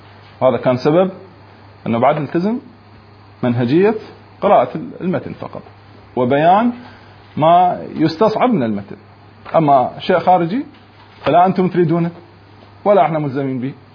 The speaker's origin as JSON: {"language": "Arabic", "country": "Iraq", "said": "هسه احنا عندنا بالعراق، خلي الوطن العربي، بالعراق لغة عربية مو"}